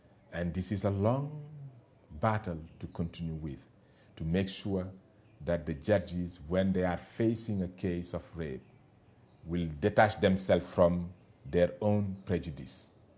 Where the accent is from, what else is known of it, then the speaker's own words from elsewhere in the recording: Senegal; Because even in Senegal, my hometown, if I take, there is one region called Kaolack.